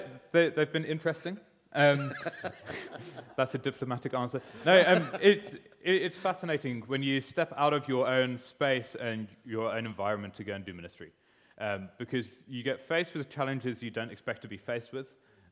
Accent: Oxford, South East England, United Kingdom; also born or lived in Bristol; I grew up in the UK. I grew up near Oxford in a small village with my family, and they're all believers, which is great.

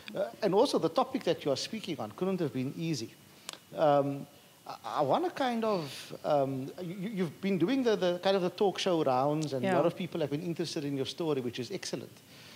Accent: Athlone, Western Cape, South Africa; I grew up in Athlone as well, just down the road from where this church is and we're filming today.

